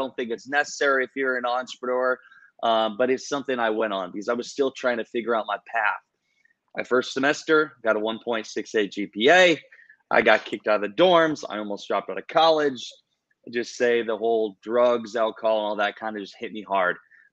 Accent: Iowa, United States; I grew up in Iowa.

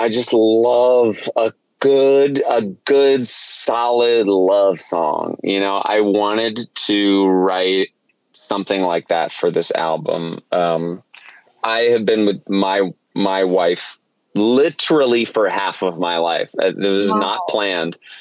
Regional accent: Ithaca, New York, United States; And I wrote it about my hometown, about Ithaca, New York, about upstate New York, about central New York.

